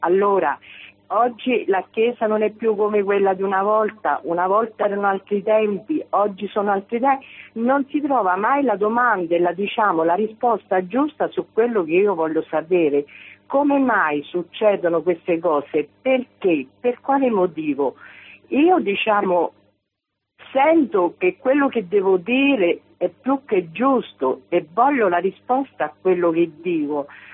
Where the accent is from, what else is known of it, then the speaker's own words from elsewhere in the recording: Piedimonte, Lazio, Italy; io sono di Piedimonte … sto vicino al convento di Villa Santa Lucia, sono laica francescana